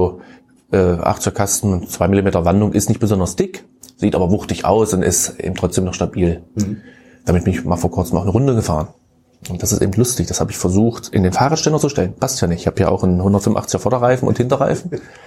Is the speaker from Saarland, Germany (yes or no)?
no; Köthen, Saxony-Anhalt, Germany; born there; Also ich bin gebürtiger Köthen, obwohl das hört man vielleicht nicht so.